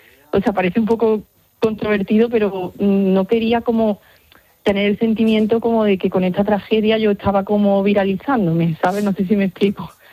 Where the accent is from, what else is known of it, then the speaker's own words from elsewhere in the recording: Córdoba, Andalusia, Spain; yo soy aquí de Córdoba, evidentemente pues toda la tragedia pues nos marcó muchísimo a las personas aquí.